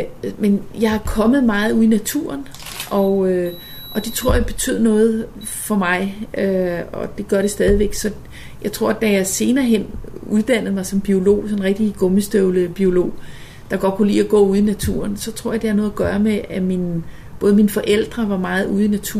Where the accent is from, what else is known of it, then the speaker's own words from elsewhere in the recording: Copenhagen, Capital Region of Denmark, Denmark; born there; Jeg er født her i København, og så er jeg... Min mor er jysk, så jeg har også sådan i min barndom, der kom jeg meget på landet.